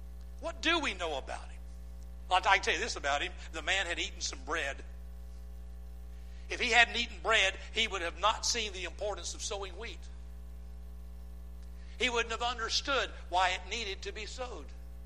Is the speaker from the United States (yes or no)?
yes; the South, United States; I'm a Southern boy. I was born and raised in the South. I love the South.